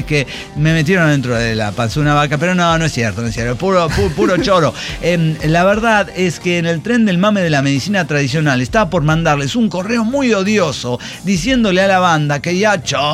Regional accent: Guanajuato, Mexico; yo soy de Guanajuato

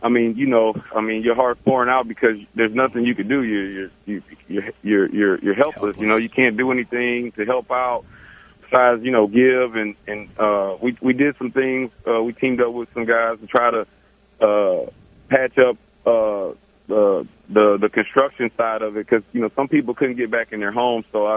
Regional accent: Louisiana, United States; now in League City, United States; I'm from Louisiana, born and raised, and, there's some things that really mean something to me, and the culture of Louisiana is beautiful, and wanted to share it here in the great state of Texas, Houston, in League City.

